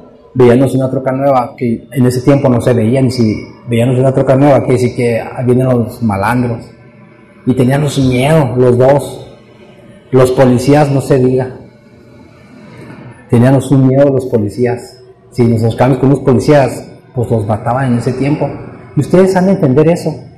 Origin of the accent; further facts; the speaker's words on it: Mexico; Soy el único mexicano de 300, 500 personas en la iglesia.